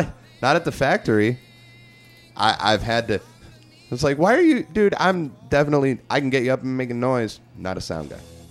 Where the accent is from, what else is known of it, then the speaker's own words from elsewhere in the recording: Ireland; I'm Irish and Scottish.